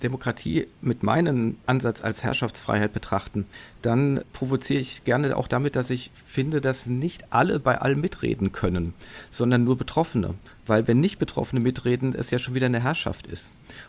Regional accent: Munich, Bavaria, Germany; mich als Münchner

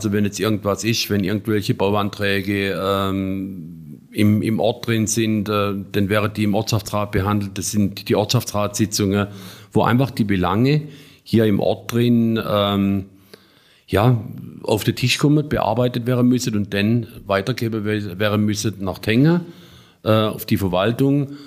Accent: Blumenfeld, Baden-Württemberg, Germany; es gab bei uns in Blumenfeld zwei sogenannte Tante-Emma-Läder, also praktisch Läder für den täglichen Bedarf

